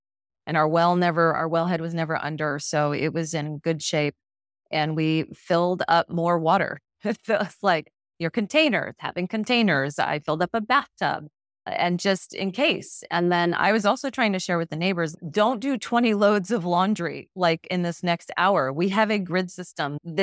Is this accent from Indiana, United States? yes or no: no; Flagstaff, Arizona, United States; one of my favorite trees growing up in Arizona, Flagstaff up there. I remember those aspen trees, loved them.